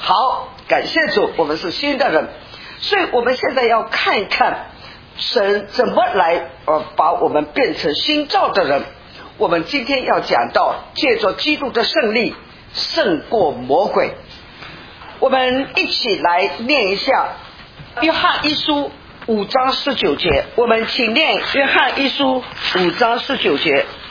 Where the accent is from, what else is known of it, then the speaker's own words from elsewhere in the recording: China; born there; 正如同我们是中国人，我知道我生下来是中国，生在中国。